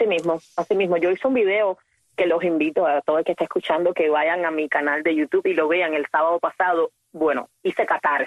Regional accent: Cuba; moved away; Cuando yo salí de Cuba, en el 2009, al momento que yo estuve en libertad

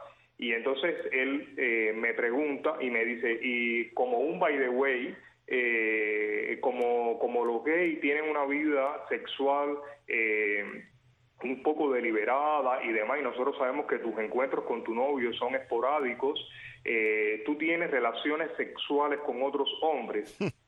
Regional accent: Cuba; moved away; y yo salí de Cuba

